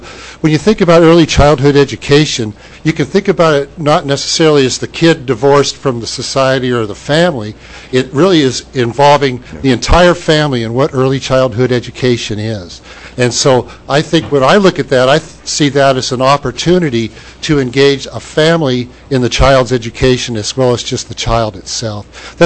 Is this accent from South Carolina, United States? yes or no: no; Alaska, United States; I'm from the Kenai Peninsula Borough.